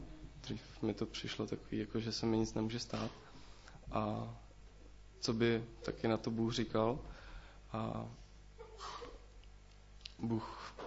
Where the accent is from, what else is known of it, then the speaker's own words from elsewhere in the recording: Mladá Boleslav, Central Bohemian Region, Czechia; Jsem z Mladé Boleslavy, z křesťanské rodiny a už od malička jsem byl vedený k víře Pana Ježíše